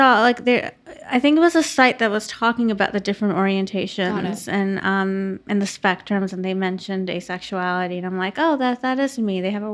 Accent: Connecticut, United States; And I grew up in Connecticut, and I, you know, came from a progressive town.

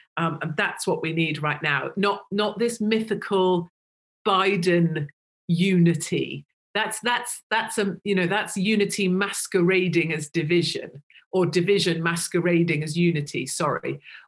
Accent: United Kingdom; I'm British and I was freezing my bottom off there.

